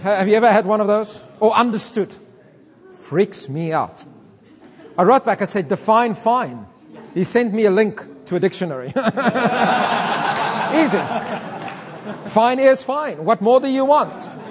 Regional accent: South Africa; I come from South Africa.

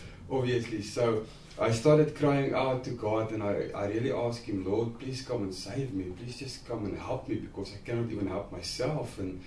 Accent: Bloemfontein, Free State, South Africa; I am from Bloemfontein, but I wasn't always working for the Lord.

